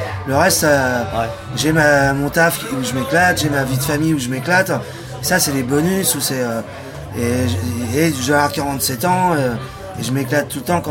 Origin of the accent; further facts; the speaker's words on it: Pays de la Loire, France; Je viens des Pays de la Loire, je suis pas breton, mais on en est pas loin.